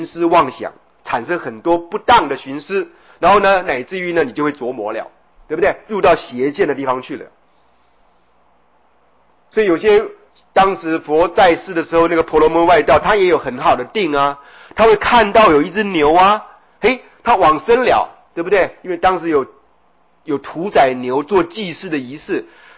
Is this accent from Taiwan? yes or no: yes; Taiwan; 我们台湾人呢，中国人就会讲